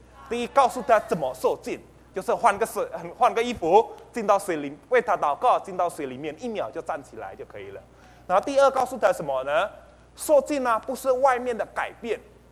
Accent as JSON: {"language": "Chinese", "country": "Indonesia", "said": "我是从印尼来的"}